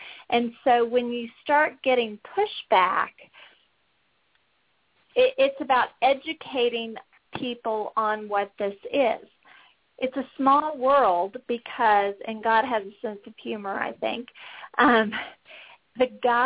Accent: San Antonio, Texas, United States; It just so happens that Dr. Middleton is from my hometown of San Antonio, Texas, and he was my superintendent all through high school.

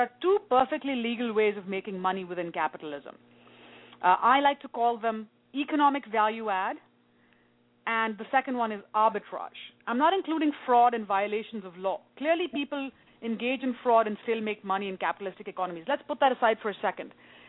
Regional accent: India; I grew up in India

